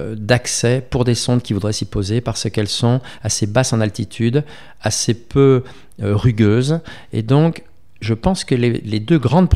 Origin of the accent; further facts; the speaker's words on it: France; exobiologie chez nous en France